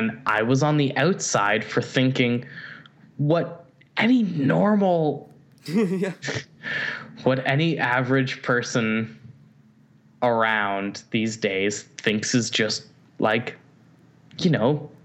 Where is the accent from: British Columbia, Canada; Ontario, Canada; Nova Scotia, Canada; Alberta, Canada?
Ontario, Canada; Elmira; Elmira, which is just outside of Waterloo.